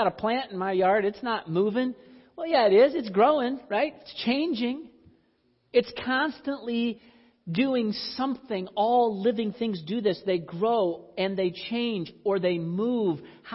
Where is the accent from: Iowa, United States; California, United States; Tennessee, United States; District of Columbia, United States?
Iowa, United States; Now, where I grew up in Iowa, that was a pretty common thing.